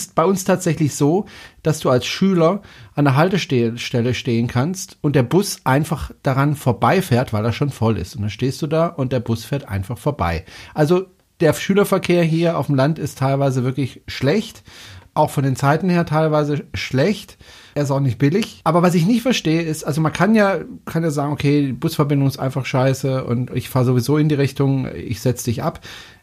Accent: Gundelfingen, Baden-Württemberg, Germany; Also ich bin selbst in Freiburg aufgewachsen, beziehungsweise in Gundelfing. Das liegt direkt neben Freiburg

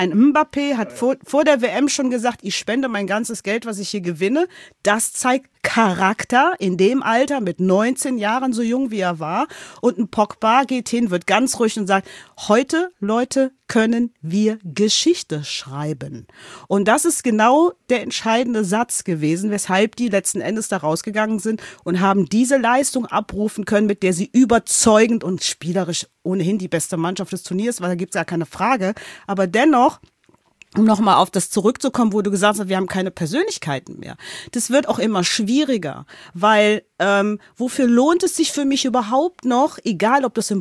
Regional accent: Cologne, North Rhine-Westphalia, Germany; Ich bin in Köln-Kalk aufgewachsen damals.

